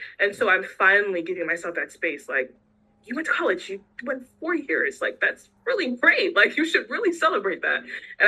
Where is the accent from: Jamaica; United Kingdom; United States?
Jamaica; born there; because, you know, I'm immigrant family. I was born in Jamaica.